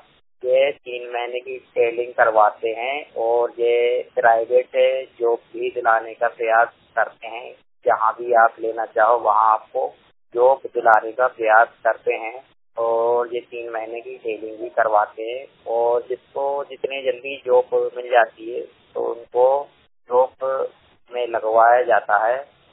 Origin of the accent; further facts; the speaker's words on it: Bhopal, Madhya Pradesh, India; मैं भोपाल जिले का निवासी हूँ।